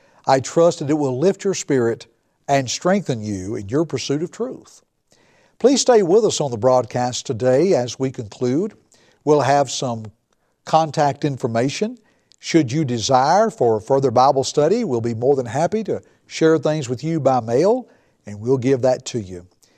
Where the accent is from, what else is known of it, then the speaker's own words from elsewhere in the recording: Tennessee, United States; I'm reminded of where I grew up in Middle Tennessee.